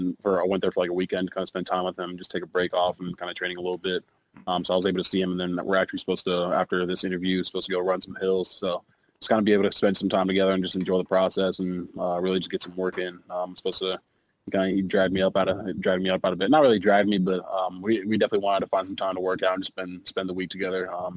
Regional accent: Nigeria; Being Nigerian, there's not a lot of role models really for them

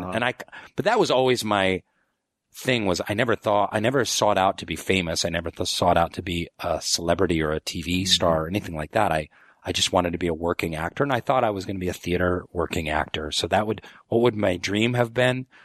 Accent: Seattle, Washington, United States; moved away; also born or lived in Chicago; I grew up in Seattle and kind of by happenstance, my family moved to suburban Chicago and this high school had a really amazing theater department.

